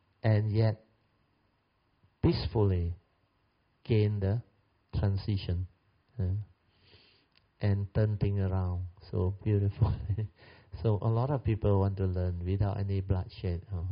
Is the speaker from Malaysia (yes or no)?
yes; Malaysia; English is a second language; And really, as Malaysian, we really feel for the first time we can actually call ourselves Malaysian